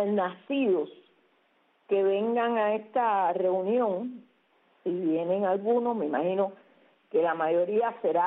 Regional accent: Cuba; los cubanos que vivimos aquí somos los CUP

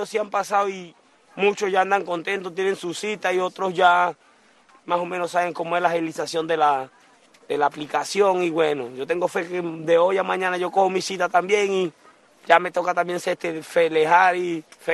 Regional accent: Trujillo, Venezuela; moved away; De Trujillo.

